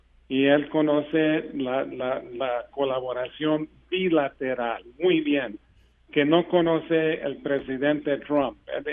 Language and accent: Spanish; Mexico; y yo soy mexicano 100%